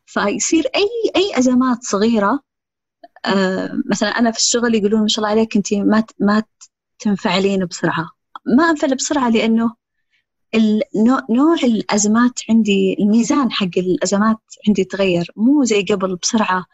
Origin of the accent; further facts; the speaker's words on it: Saudi Arabia; ولأنه الحمد لله إحنا سعوديين غالبا عندنا يعني عندنا عمالة